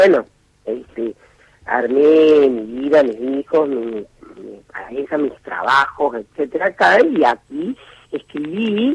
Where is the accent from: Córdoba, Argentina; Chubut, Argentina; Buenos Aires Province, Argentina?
Córdoba, Argentina; siempre me siento muy cordobesa